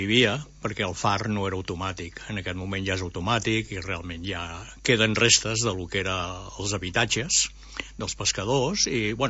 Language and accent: Catalan; Sabadell, Catalonia, Spain; also born or lived in Cuba; No, jo sóc de Sabadell.